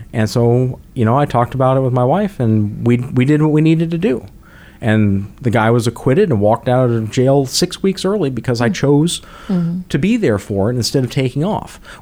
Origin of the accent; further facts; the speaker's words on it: Minnesota, United States; I'm from Minnesota, okay? The thing that I miss most at the Minnesota State Fair was the deep fried cheese curds.